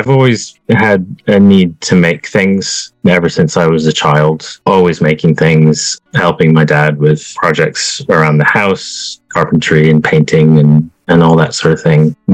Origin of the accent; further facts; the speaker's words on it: United States; born there; Yes, but also no. I was born in the U.S., but both my parents are British nationals, so I have dual citizenship.